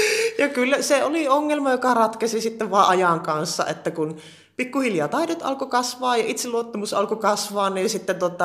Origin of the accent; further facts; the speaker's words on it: Kuopio, North Savo, Finland; born there; Ja näin sitten lopulta työllistyin Kuopioon, josta olen itse syntyjäni lähtöisin.